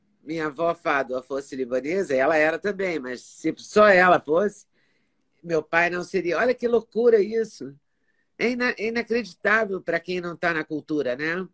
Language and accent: Portuguese; Juiz de Fora, Minas Gerais, Brazil; Quando eu era adolescente, eu ia à missa maronita na minha cidade. Eu sou mineira. E em Juiz de Fora, de onde eu sou, tinha missa maronita todo domingo.